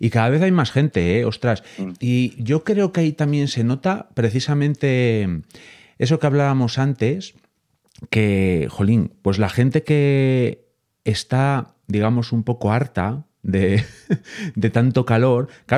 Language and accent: Spanish; Boñar, Castile and León, Spain; Y San Roque son las fiestas de mi pueblo, de Boñar, que Jorge conoce, por cierto.